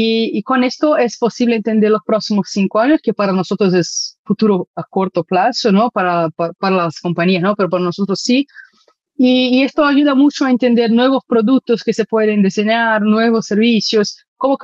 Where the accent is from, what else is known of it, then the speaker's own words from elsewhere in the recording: Brazil; Spanish is a second language; Perdón por mi español, bueno, soy de Brasil, hice un posgrado en Barcelona, pero hace unas vidas atrás